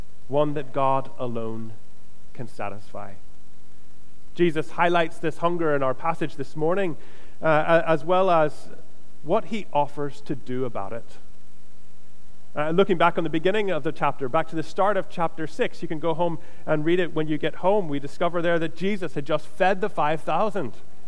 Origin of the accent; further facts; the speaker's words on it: Florida, United States; I grew up at the beach. I grew up in Florida. I grew up at Florida and the beach, and there were not many farms nearby to where I grew up.